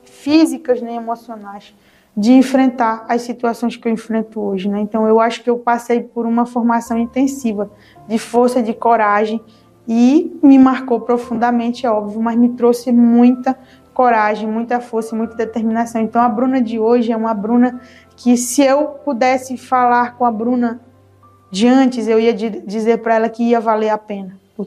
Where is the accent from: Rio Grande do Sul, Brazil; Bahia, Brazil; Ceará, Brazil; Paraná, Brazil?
Ceará, Brazil; now in Santarém, Brazil; eu vim lá do interior do Ceará, morar em Santarém sem conhecer ninguém. A minha mãe freira adotiva, que foi minha penúltima adoção, me trouxe para Santarém para morar com a família dela, e aí sem conhecer ninguém, outra cultura.